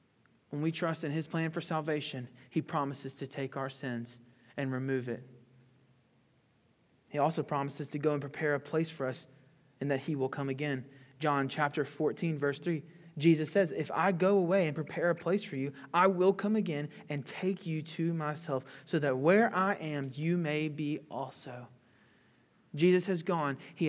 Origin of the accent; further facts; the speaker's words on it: Louisiana, United States; I'm from Louisiana. I did my undergraduate at Louisiana Tech.